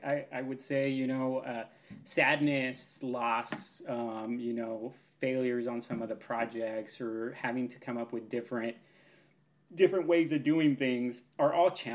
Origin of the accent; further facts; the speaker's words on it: Pacific Northwest, United States; I'm from the Pacific Northwest. I love being outside in the rain.